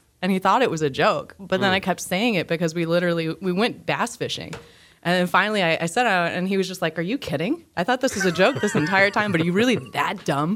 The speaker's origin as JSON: {"language": "English", "town": "Quad Cities", "region": "Illinois", "country": "United States", "tie": "born there", "also_born_or_lived": "Chesterfield, Missouri", "said": "Well, I'm originally from the Midwest. So I was born in Illinois, moved to Chesterfield."}